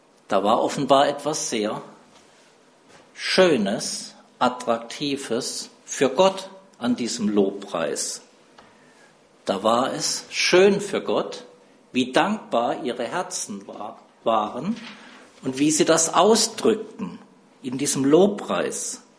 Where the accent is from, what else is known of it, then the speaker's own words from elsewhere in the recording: Karlsruhe, Baden-Württemberg, Germany; Ich stamme aus Baden, bin in Karlsruhe geboren, aufgewachsen.